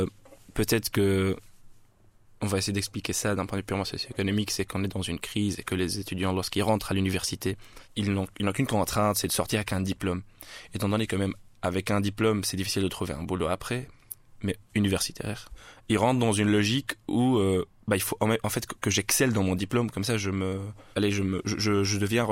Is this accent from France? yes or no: no; Morocco; moved away; Moi, c'est parce que je venais du Maroc